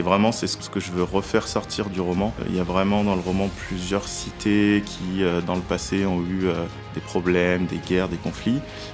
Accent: Auvergne-Rhône-Alpes, France; now in Gleizé, France; je suis habitant de Glaizé depuis 5 ans maintenant, d'originaire plutôt de la région lyonnaise, Est Lyonnais.

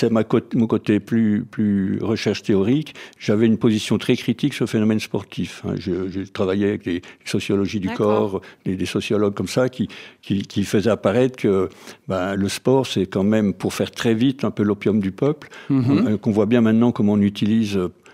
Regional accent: Lille, Hauts-de-France, France; also born or lived in Burgundy; C'est un grand bonheur de vivre ici quand on vient de Lille.

